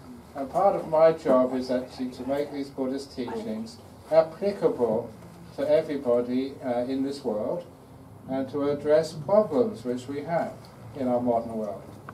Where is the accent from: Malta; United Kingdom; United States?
United Kingdom; London; born there; I said I was born in London in 1951, and of course my parents were Londoners, so they had to be in London during the Second World War.